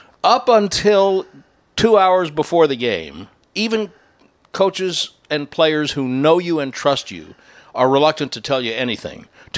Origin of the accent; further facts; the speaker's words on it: Chicago, Illinois, United States; I'm a Chicagoan, and I'm a teenager, and I'm watching the Cubs one day and the White Sox the next day